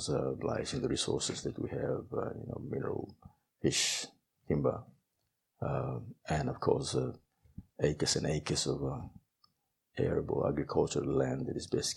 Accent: Choiseul Province, Solomon Islands; Go back to Honiara. I'm from Choizo.

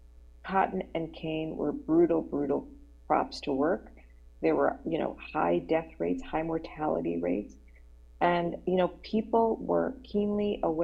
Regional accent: New York, United States; You know, I grew up in New York, and my understanding of the church was seeing the church as a northern church

